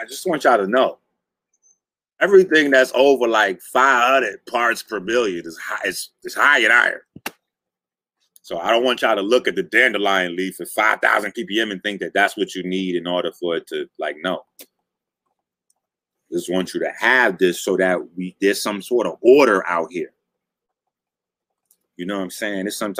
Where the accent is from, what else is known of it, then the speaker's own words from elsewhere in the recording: Bronx, New York, United States; Like, my mind, I'm from the Bronx.